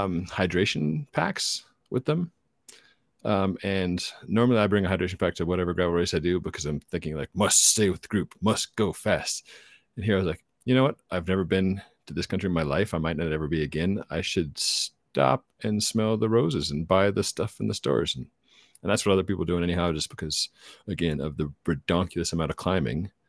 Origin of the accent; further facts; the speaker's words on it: Albuquerque, New Mexico, United States; I'm from Albuquerque, New Mexico.